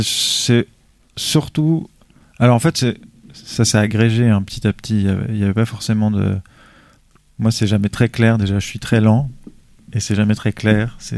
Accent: Auvergne-Rhône-Alpes, France; parce que je viens de Haute-Savoie.

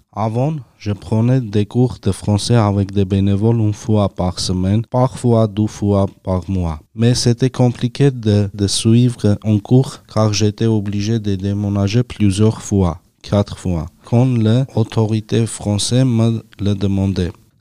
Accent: Armenia; first language Armenian; French is a second language; je viens d'Arménie.

